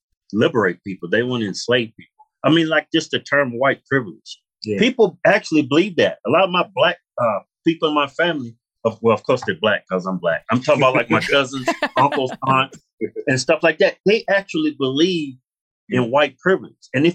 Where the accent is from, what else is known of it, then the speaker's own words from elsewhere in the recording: Martinsville, Virginia, United States; I'm not from Long Beach. I'm from Martinsville, Virginia.